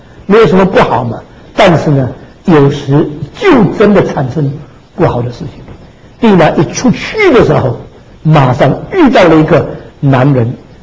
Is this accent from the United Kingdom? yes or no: yes; United Kingdom; Chinese is a second language; 我们英国人呢有一句话